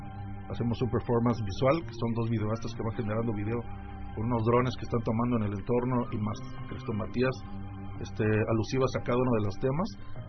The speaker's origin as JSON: {"language": "Spanish", "town": "Toluca", "region": "State of Mexico", "country": "Mexico", "said": "A mí me tenían mucha coherencia porque yo soy de Toluca y ahí como siempre barro mojado."}